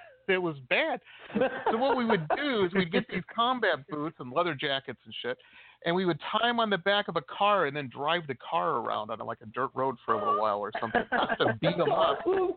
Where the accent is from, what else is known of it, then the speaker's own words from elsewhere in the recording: Detroit, Michigan, United States; Hey, man, I grew up in Detroit. It was a mean time.